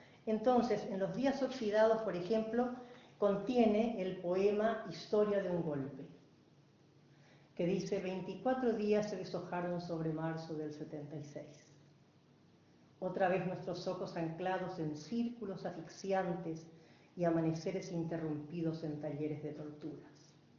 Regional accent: Paraguay; moved away as an adult; now in Argentina; yo también vengo de la dictadura de Stroessner. Yo soy paraguantina, porque ya tengo más vida vivida acá en la Argentina, ya formé mi hogar, tengo mis hijos

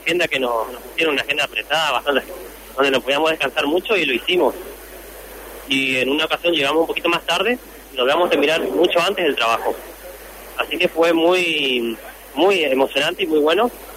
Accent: Oberá, Misiones, Argentina; soy de Oberá Misiones, de Oberá, de la Centro Misiones

